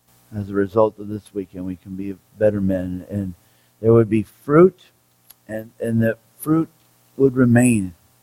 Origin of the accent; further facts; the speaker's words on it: California, United States; I'm from California. I got two girls.